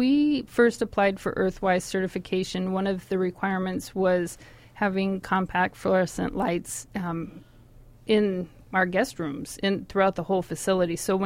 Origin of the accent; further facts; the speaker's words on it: Salem, Oregon, United States; now in Dallas, United States; I was born and raised in Salem, Oregon. I currently live in Dallas